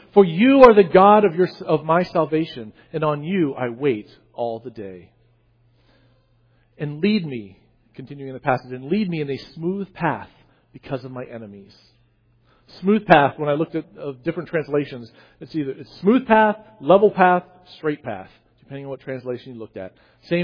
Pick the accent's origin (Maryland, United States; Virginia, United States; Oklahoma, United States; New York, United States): Virginia, United States; I grew up in Virginia.